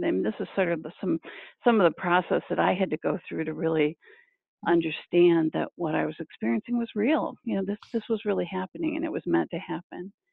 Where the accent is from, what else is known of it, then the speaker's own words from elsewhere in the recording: Michigan, United States; now in Massachusetts, United States; when I moved out here from Michigan in 1984, when I say out here I mean to Massachusetts and this area, and I moved in 84. I think by the time I was 12 and growing up in Michigan